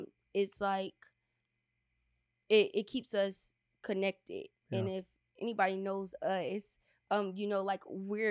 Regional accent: Wilmington, North Carolina, United States; Well, I was born and raised here in Wilmington, North Carolina. Leland, North Carolina.

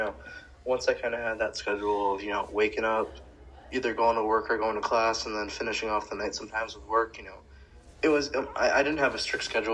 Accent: Rhode Island, United States; I am also, for those listening, I am from Rhode Island with Ryan.

